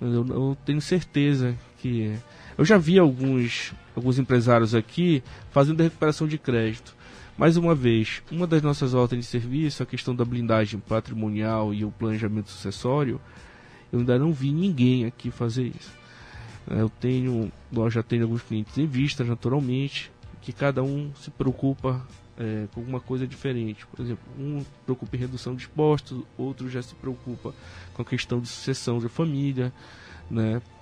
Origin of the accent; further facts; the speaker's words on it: Macapá, Amapá, Brazil; Eu estou muito feliz de estar aqui em Macapá, na minha terra, onde nasci.